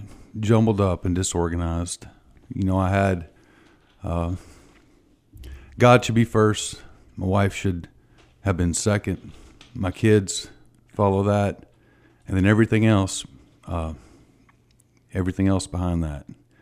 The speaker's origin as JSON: {"language": "English", "town": "Tupelo", "region": "Mississippi", "country": "United States", "tie": "born or raised there", "said": "I grew up in Tupelo."}